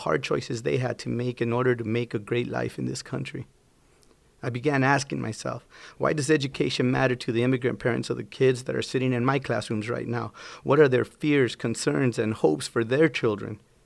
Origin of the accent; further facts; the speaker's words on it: Las Cruces, New Mexico, United States; what is now my hometown of Las Cruces, New Mexico